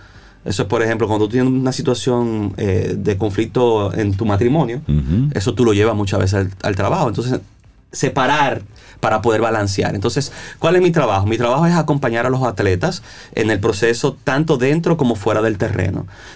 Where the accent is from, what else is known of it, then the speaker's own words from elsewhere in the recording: Dominican Republic; Soy dominicano.